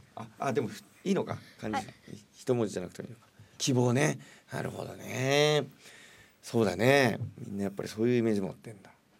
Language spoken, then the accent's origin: Japanese; Fukushima, Japan; 私 東北生まれ福島育ちの